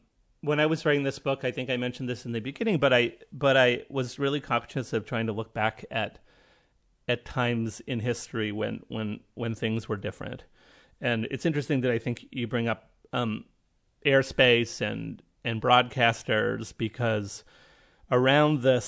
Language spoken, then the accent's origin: English; Canada; And I'm Canadian, so I can be utopian and say these things.